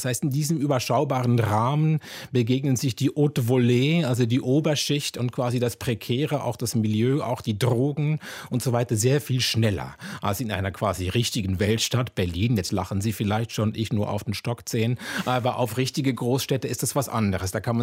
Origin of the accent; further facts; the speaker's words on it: Zurich, Switzerland; accent: Swiss; Auch quasi meine Heimatstadt, wenn man so möchte. Ich kann den Akzent auch gerne ein bisschen breiter machen, wenn es nötig ist.